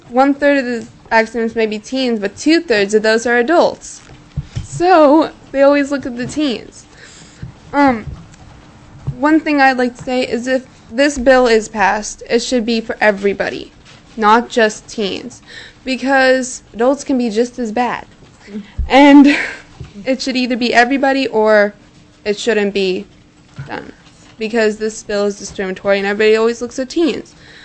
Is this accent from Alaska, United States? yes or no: yes; Fairbanks, Alaska, United States; I'm from Fairbanks. I go to Tannehill Middle School in 14, and I'm here in Juneau for the 4-H Youth in Government program